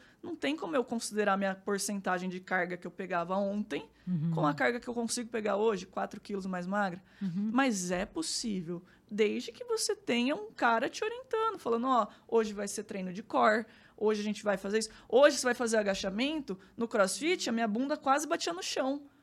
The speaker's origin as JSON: {"language": "Portuguese", "town": "Paulínia", "region": "São Paulo", "country": "Brazil", "said": "Eu sou. Sou de Paulínia. Interior."}